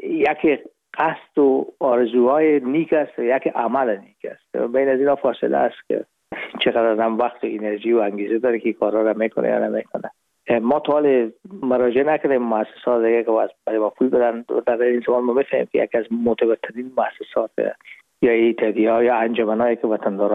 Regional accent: Afghanistan; moved away; به داخل وطنم دوستا و خشاوند و رفقای قدیمی هستن که دوطلبانه همی کمکی که ما این جمع میکنیم به صحه عمل پیاده میکنن

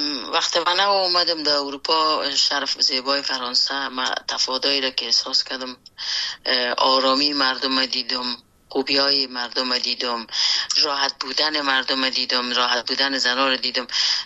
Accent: Afghanistan; moved away as an adult; خود اجتماعی افغانستان که در اوج بزرگ شدیم، در اوج کار کردیم

